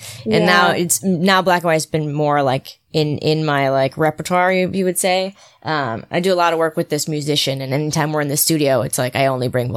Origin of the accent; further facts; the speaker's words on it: East Coast, United States; And hey, I'm from the East Coast